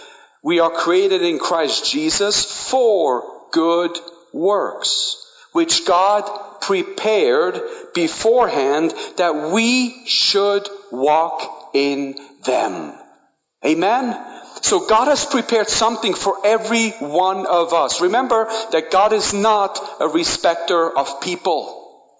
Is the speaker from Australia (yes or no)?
no; Switzerland; Of course, growing up in Switzerland, one of the favorite sports is football